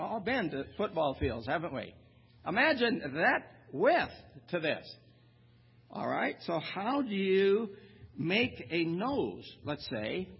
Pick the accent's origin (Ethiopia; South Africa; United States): United States; South Dakota; I can say that because I'm from South Dakota, but I'm from the east part of the state.